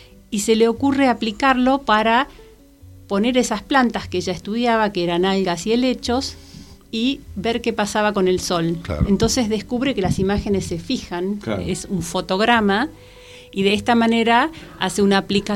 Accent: Venado Tuerto, Santa Fe, Argentina; born there; Yo nací en Venado Tuerto, viví en el interior.

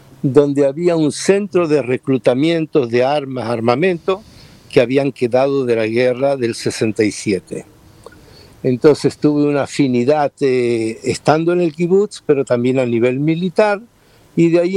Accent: Argentina; born there; yo nací en Argentina.

